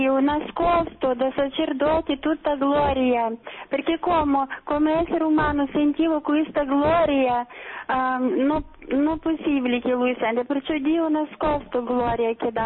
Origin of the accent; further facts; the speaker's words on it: Russia; Italian is a second language; now in Naples, Italy; Sono da Napoli